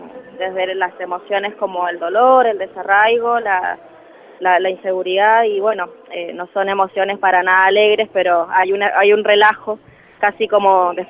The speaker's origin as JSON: {"language": "Spanish", "town": "Santiago", "region": "Santiago Metropolitan Region", "country": "Chile", "tie": "born or raised there", "also_born_or_lived": "Peralillo", "said": "Mi infancia en Santiago de Chile, hasta los 10 años, y luego en el campo estuve hasta los 16."}